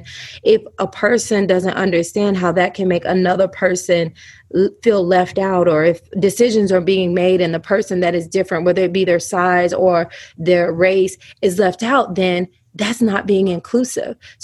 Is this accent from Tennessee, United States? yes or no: yes; Tennessee, United States; where I grew up in Tennessee, places in the South where things are a bit more segregated.